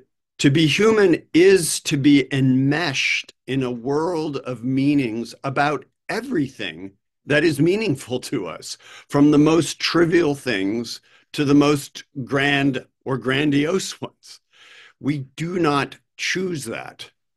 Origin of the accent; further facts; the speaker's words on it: United States; I, as an American, need to confront that and try to make sense of it.